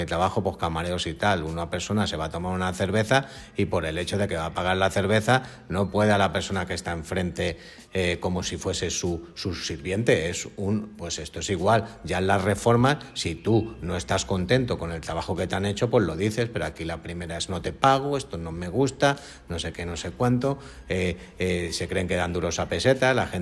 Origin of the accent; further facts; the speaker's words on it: Spain; en España, para unas cosas somos los españoles